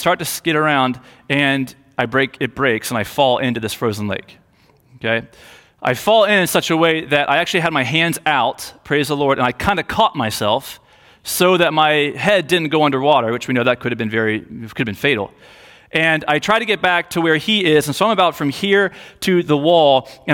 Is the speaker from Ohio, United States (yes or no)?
yes; Ohio, United States; when I was about 10, maybe 11 years old, growing up in Southwest Ohio